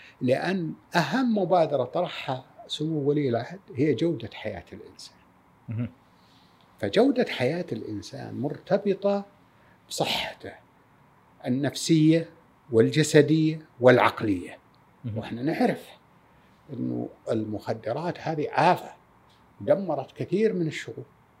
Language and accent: Arabic; Saudi Arabia; لأنه بعض النشاز اللي موجود في السوشيال ميديا لا يمثلنا كسعوديين